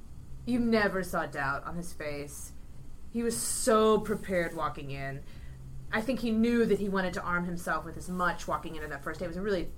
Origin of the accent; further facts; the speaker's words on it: Ohio, United States; I grew up in Ohio.